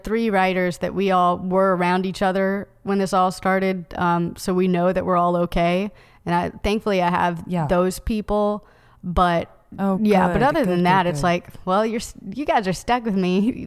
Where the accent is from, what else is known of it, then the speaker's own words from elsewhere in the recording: Knoxville, Tennessee, United States; Yeah. I grew up in Knoxville. My parents are still there. One of my grandparents is over there. Like, a lot of my family is in Knoxville.